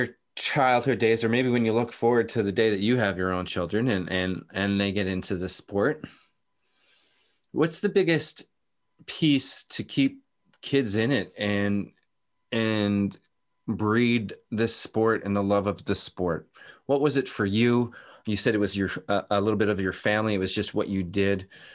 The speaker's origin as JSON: {"language": "English", "country": "Canada", "lives_now": "United States", "said": "as a Canadian living in the States now, but as a Canadian"}